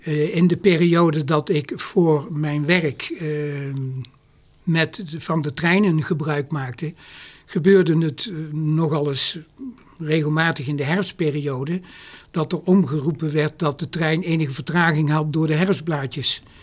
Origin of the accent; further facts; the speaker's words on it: Heerlen, Limburg, Netherlands; born there; Maar in mijn geboortestad Heerlen, die heeft zichzelf gebombardeerd.